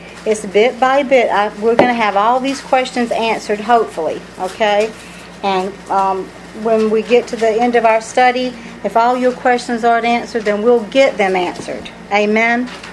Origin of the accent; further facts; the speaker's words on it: Southern United States, United States; accent: southern; And I spell it because of my southern accent.